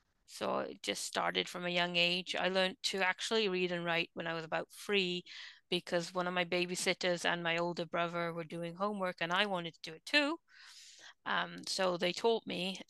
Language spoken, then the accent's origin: English; Wales, United Kingdom; Well, I'm Welsh, and poetry and music are very big in Welsh culture.